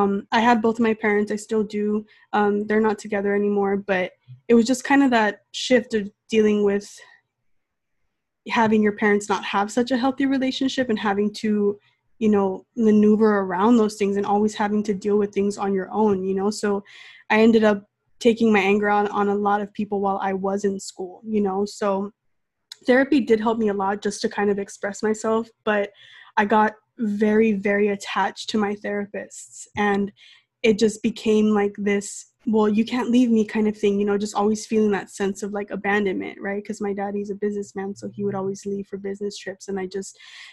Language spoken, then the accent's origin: English; Los Angeles, California, United States; I am from Los Angeles, California. I'm 25 years old.